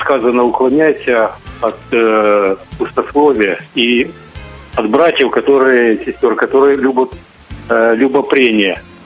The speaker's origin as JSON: {"language": "Russian", "town": "Dnipro", "region": "Dnipropetrovsk Oblast", "country": "Ukraine", "said": "я из Днепропетровска."}